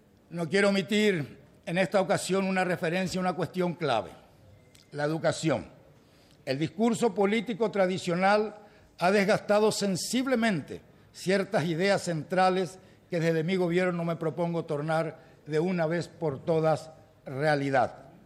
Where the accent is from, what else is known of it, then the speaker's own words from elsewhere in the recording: Paraguay; para todos los paraguayos y para los extranjeros que elijan mi tierra un ambiente acorde con las ilimitadas oportunidades que ofrece mi país.